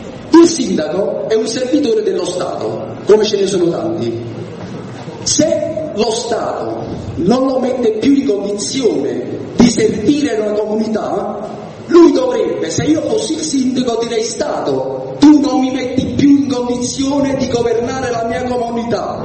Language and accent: Italian; Naples, Campania, Italy; vengo da Napoli